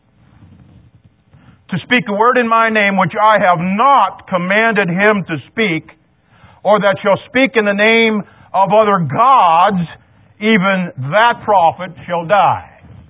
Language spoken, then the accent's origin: English; United States; I'm glad I'm American, man. We still got some freedom.